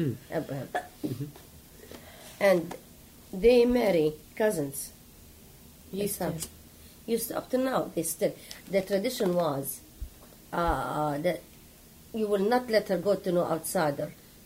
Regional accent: Bethlehem, Bethlehem Governorate, Palestine; English is a second language; I remember my aunt, we are from Bethlehem, and she married a guy from Ramallah.

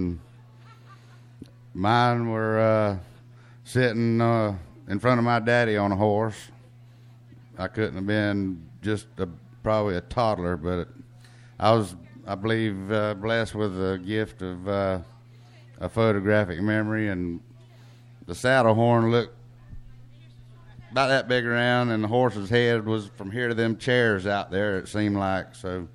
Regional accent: Okeechobee, Florida, United States; I was born and raised in Okeechobee, Bassinger, which is in Okeechobee County.

